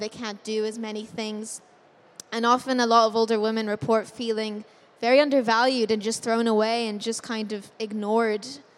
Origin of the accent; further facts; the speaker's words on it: Ireland; He's Irish, I'm Irish, but it's very funny.